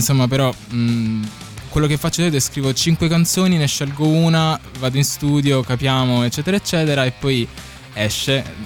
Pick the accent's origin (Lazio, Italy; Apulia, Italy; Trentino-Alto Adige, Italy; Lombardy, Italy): Apulia, Italy; C'è il mare, io sono pugliese ovviamente